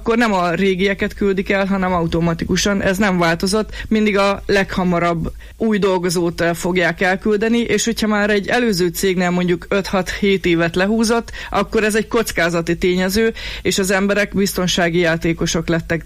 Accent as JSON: {"language": "Hungarian", "town": "Miskolc", "region": "Borsod-Abaúj-Zemplén", "country": "Hungary", "tie": "born or raised there", "said": "miskolciként, borsodiként nagyon jól ismerjük a térségnek a munkaerőpiacát, hiszen itt nőttünk fel, itt végeztük az egyetemeinket, itt vannak a rokonaink"}